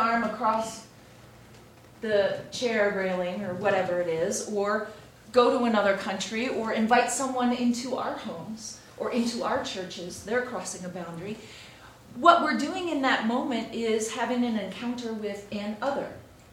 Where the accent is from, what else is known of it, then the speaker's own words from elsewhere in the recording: East Coast, United States; I'm from the East Coast, we go way back.